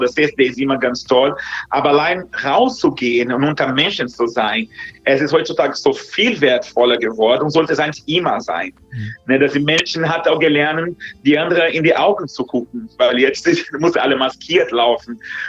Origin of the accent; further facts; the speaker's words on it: Brazil; German is a second language; also in den Ländern, wo ich herkomme, in Brasilien.